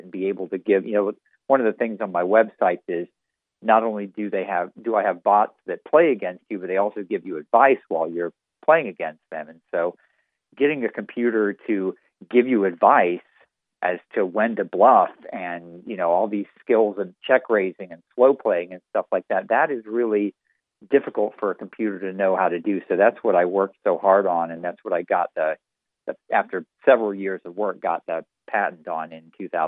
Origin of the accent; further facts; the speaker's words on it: Jacksonville, Florida, United States; also born or lived in Miami / Orlando; now in Gainesville, United States; Yeah, I was born in Jacksonville. I lived there till I was about 10, and now I've lived all over the state. I lived in Miami for a while and Orlando And now I'm right over in Gainesville